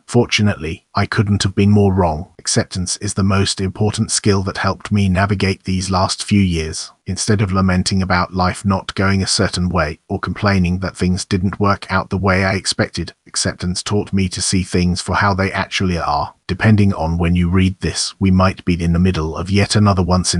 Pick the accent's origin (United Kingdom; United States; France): United Kingdom; But as a Brit enduringly baffled by Brexit or what's happening with international politics